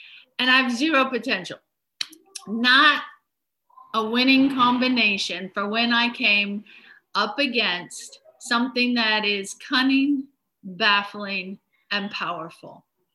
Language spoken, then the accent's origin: English; Australia; moved away as an adult; now in United States; Now, I was raised in Australia. I came to North Dakota when I was 18.